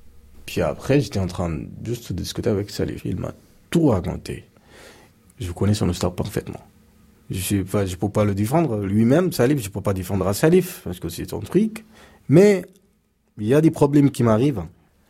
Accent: Sudan; French is a second language; now in France; Moi, je suis soudanais, je viens du Soudan. En France, je suis arrivé le 7 août 2016.

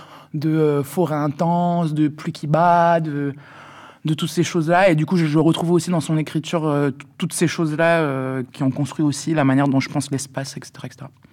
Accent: French Guiana, France; en tout cas là où j'ai grandi, donc en Guyane.

